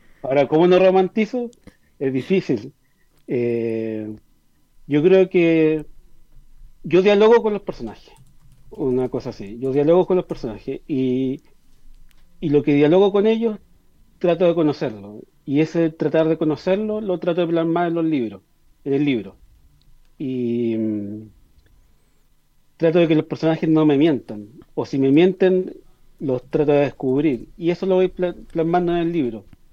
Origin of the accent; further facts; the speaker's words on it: Talcahuano, Biobío, Chile; now in Santiago, Chile; Yo nací en Talcahuano, viví ahí hasta el 2011, y ahora estoy en Santiago por las razones laborales